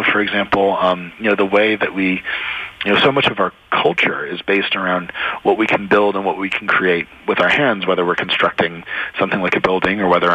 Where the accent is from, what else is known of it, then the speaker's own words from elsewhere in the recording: New Jersey, United States; You know, I live in Utah now, but I grew up in New Jersey, you know, not too far from Philadelphia.